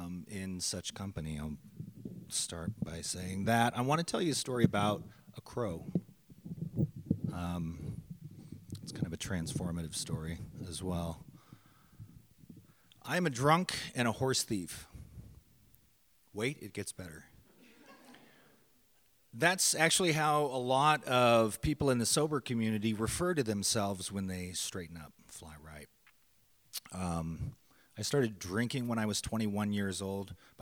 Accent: Browning, Montana, United States; born there; I was born in Browning, Montana. I am an enrolled Blackfeet Nation member.

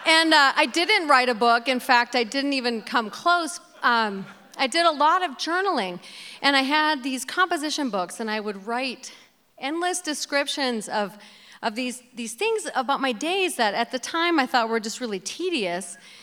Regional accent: Midwest, United States; now in Billings, United States; I mean, I'm also a Midwesterner, and this comes very easily and naturally to us.

